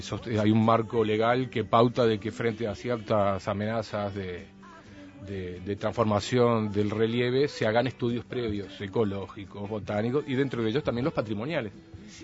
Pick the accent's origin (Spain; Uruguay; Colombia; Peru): Uruguay; Tacuarembó; yo soy de Tacuarembó